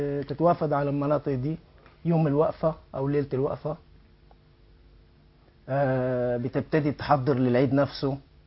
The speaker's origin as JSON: {"language": "Arabic", "country": "Sudan", "said": "الأضاحي رخيصة عندنا في السودان"}